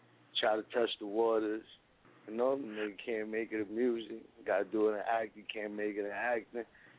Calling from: Harlem, New York, United States; Hey, I'm calling from Harlem, MAD all day, 10th Street.

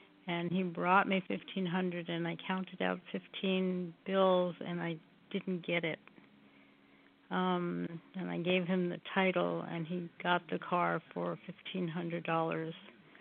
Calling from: Oregon, United States; I'm calling from Oregon.

